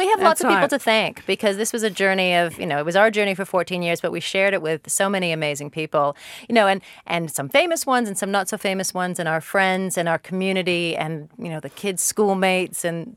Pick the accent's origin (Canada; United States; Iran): Canada; sheer coincidence of being Canadian.